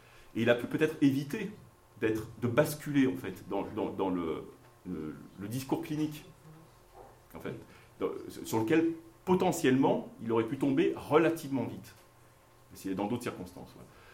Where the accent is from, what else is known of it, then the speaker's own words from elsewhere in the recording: France; born there; ils savaient que je venais de France, hein, moi je suis né en France